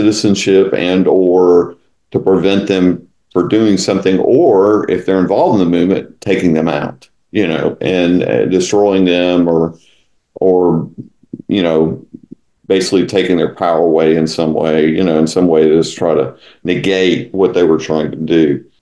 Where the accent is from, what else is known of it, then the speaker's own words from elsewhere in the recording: Texas, United States; You know, East Texas, where I grew up, is definitely part of the South.